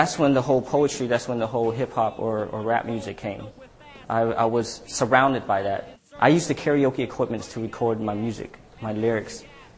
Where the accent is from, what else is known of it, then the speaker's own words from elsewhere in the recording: Cambodia; English is a second language; I'm from Cambodia. … I was born in a concentration camp during the killing field.